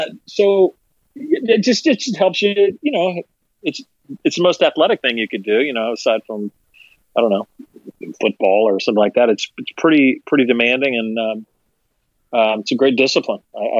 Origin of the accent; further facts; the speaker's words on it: Little Rock, Arkansas, United States; moved away as an adult; also born or lived in Chicago; now in Los Angeles, United States; Born and raised in Little Rock. And then when I was graduated high school, went to Northwestern in Chicago to go to university.